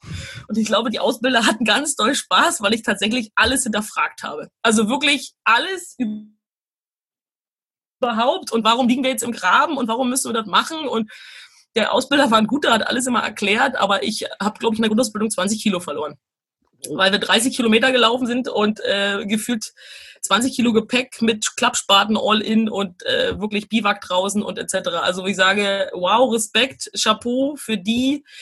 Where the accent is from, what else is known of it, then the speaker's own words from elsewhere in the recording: Brandenburg, Germany; Also ich bin aus Brandenburg, muss man sagen, und da ist nicht viel los, außer dass wir Wölfe haben